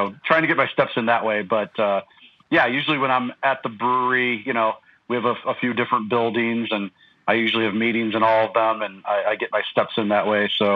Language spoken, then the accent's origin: English; St. Louis, Missouri, United States; I'm from the St. Louis area originally. Growing up, I always either wanted to work for the St. Louis Cardinals or Anheuser-Busch. So I remember, you know, driving past the big brewery there as a kid.